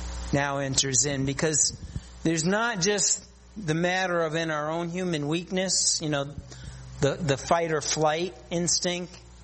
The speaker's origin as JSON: {"language": "English", "country": "United States", "said": "Of course, one of the concerns I have as an American, I have a concern regarding this election coming up."}